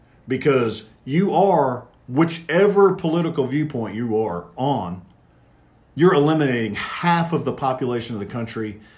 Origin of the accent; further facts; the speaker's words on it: United States; I fully support, as an American, I firmly believe that you have the constitutionally protected right to say anything you want to say.